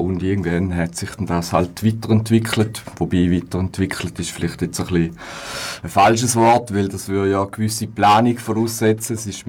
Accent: St. Gallen, Switzerland; now in Bern, Switzerland; bin in St. Gallen, wo in Bern gestrandet ist.

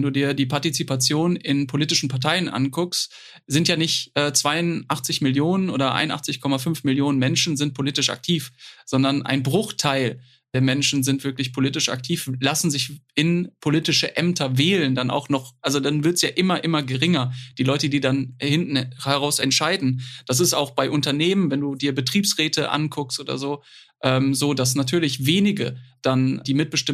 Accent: Dortmund, North Rhine-Westphalia, Germany; als ich schon als Dortmunder bin.

